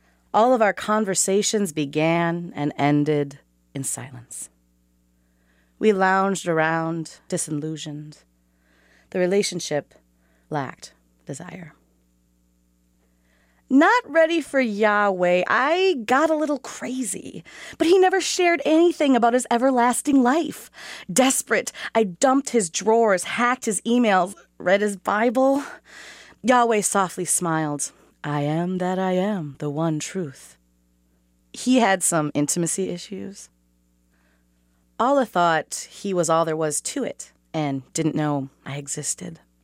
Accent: Mankato, Minnesota, United States; from Mankato, Minnesota.

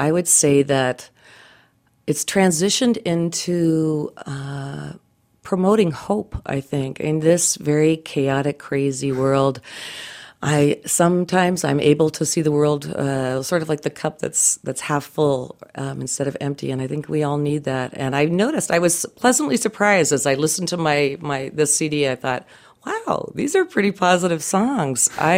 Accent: California, United States; I'm from California, so when I can, I get out to the ocean.

